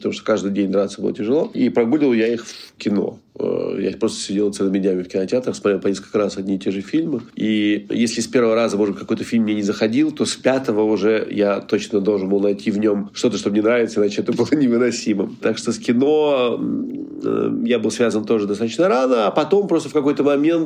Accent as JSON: {"language": "Russian", "region": "Moscow", "country": "Russia", "tie": "born or raised there", "said": "Мои одноклассники из Биберева выкрали классный журнал"}